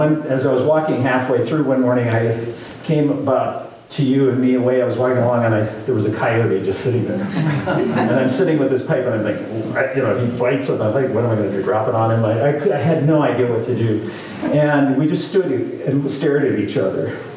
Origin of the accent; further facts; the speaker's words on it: Odessa, Washington, United States; I grew up in Odessa, Washington, not too far from here.